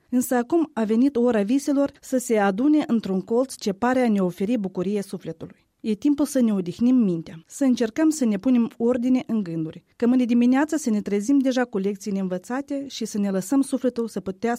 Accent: Băxani, Sîngerei District, Moldova; cum ar fi fost copilăria mea în Baxani

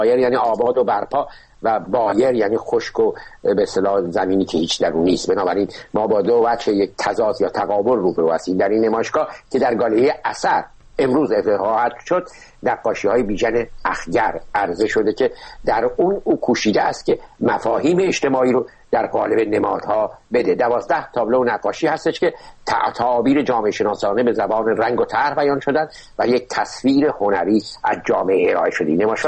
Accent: Shiraz, Fars, Iran; یک باغی است در شیراز که باغ بسیار زیبایی است. من هم اهل شیرازم، باغ زیاد دیدم.

